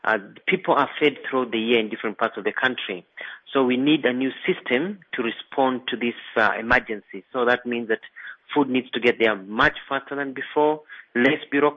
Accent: Kenya; As a Kenyan government, we've said that it is actually inhuman to wait until the people arrive at your doorstep

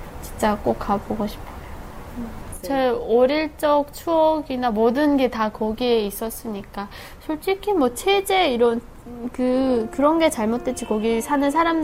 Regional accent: Musan, North Hamgyong, North Korea; now in South Korea; 무산이겠네요.

